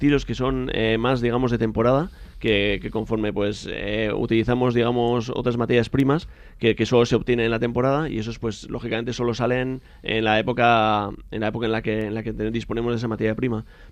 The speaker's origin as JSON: {"language": "Spanish", "town": "San Sebastián", "region": "Basque Country", "country": "Spain", "said": "los dos digamos hermanos que somos de Garangar Donostia"}